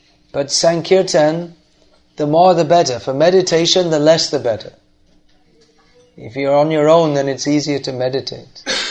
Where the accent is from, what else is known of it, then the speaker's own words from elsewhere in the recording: India; now in United States; And I come from India and I forget, and people think you're really rude or something.